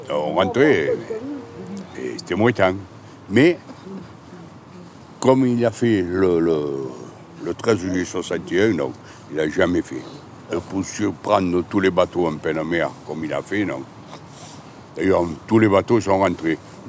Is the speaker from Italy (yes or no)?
no; Marseille, Provence-Alpes-Côte d'Azur, France; born there; 43 ans. Je suis né à Marseille, au quartier de Saint-Jean qui a été démoli par les Allemands.